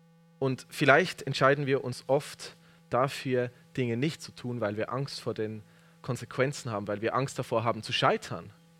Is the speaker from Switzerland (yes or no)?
yes; Switzerland; Unserem Naturell im Westen, vielleicht auch ganz besonders als Schweizer, entspricht nicht unbedingt diese Art von Tapferkeit, etwas Mutiges zu wagen.